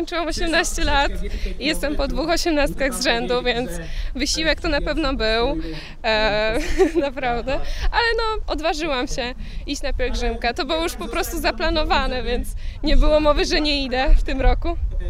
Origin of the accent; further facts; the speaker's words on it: Brzeźnio, Łódź Voivodeship, Poland; Ja jestem tylko z Brzeźnia, chociaż jestem z Pyszkowa, w zasadzie parafii.